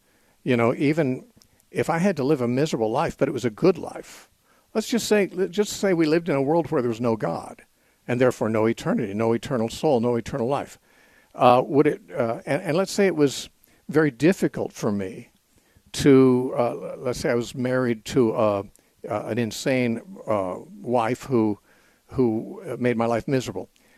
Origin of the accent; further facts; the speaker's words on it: United States; I'm an American. I have sanitary water coming out my plumbing.